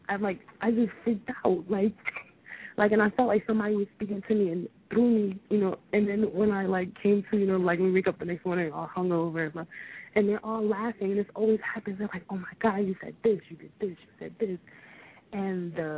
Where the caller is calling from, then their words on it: New Jersey, United States; I'm calling from New Jersey.